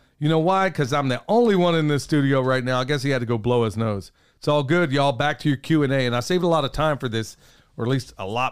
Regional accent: United States; I'm a family man second. And then at the end of the day, I guess I'm an American.

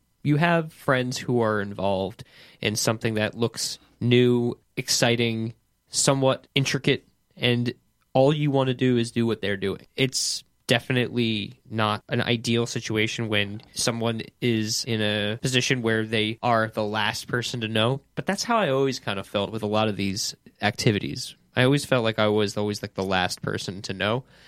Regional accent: Woodstock, New York, United States; as I grew up in Woodstock, New York, were that of mostly just video games.

